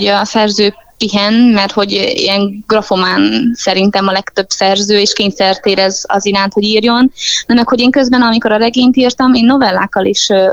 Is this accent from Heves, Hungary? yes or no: no; Debrecen, Hajdú-Bihar, Hungary; now in Budapest, Hungary; én debreceniként képtelen vagyok megszokni, már a jó értelemben, hogy ennyire sűrű, ennyire sok az ember, ennyire hatalmasak az épületek.